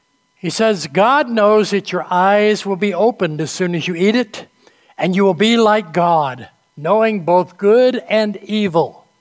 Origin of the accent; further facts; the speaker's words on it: New England, United States; I grew up in the Congregational Church in New England.